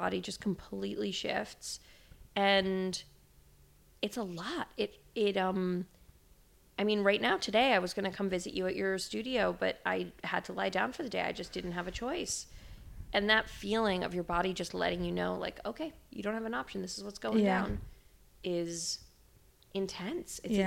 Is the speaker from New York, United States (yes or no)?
yes; New York, United States; I grew up in the New York art world